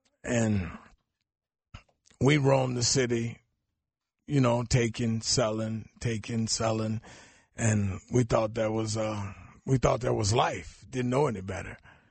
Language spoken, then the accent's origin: English; Mississippi, United States; I started at a very young age smoking marijuana. I grew up in Mississippi.